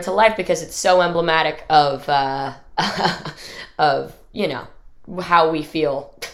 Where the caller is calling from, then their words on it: Seattle, Washington, United States; I'm phoning in from Seattle, Washington, the beautiful home of grunge.